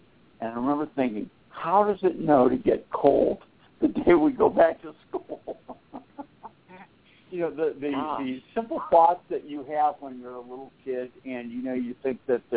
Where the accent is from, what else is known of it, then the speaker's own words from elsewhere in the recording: Boston, Massachusetts, United States; I grew up in Boston. We had four seasons: winter, June, July, and August.